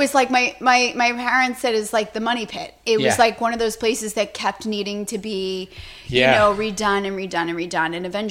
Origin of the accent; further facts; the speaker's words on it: Mount Kisco, New York, United States; born there; I was born in New York, in upstate New York, in Mount Kisco.